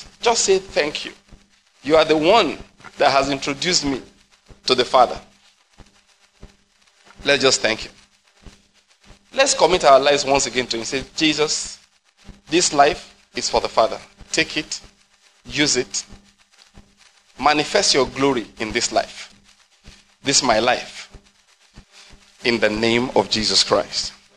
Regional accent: South West, Nigeria; I'm from the West.

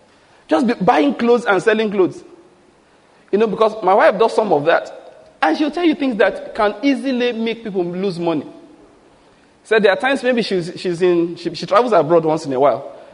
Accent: Ondo, Nigeria; because I grew up in Ondo State, and most of these businesses there, all this trading, is done by people from the East.

